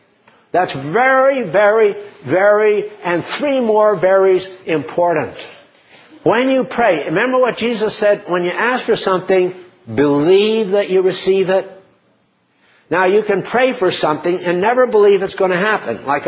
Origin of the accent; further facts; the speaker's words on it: United States; I am guilty of slander and gossip and exercising my prerogative to talk as an American.